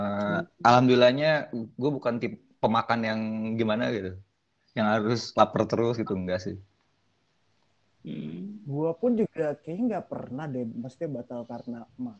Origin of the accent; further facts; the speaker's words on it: Wonogiri, Central Java, Indonesia; Tahun ini gue harusnya ke kampung gue ke Wonogiri.